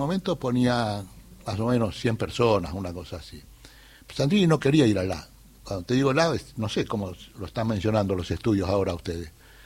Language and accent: Spanish; Buenos Aires, Argentina; born there; Yo soy nacido en Flores.